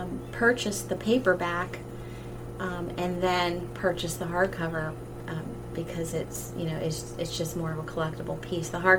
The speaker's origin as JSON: {"language": "English", "region": "Maryland", "country": "United States", "said": "I felt like I really needed to include my home state"}